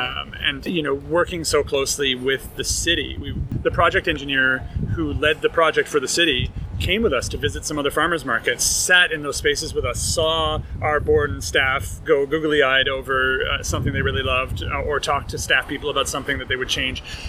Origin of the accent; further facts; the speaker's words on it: Ontario, Canada; So I grew up in Mennonite country in southern Ontario, where farmers markets are very much a fixture of your lifestyle, as a gathering space.